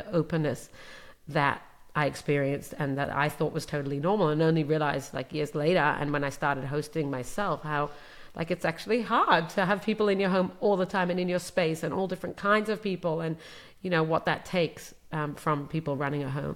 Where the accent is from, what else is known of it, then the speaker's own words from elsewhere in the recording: London, United Kingdom; So I grew up in London, England, as one of 12 children. I'm the 11th child.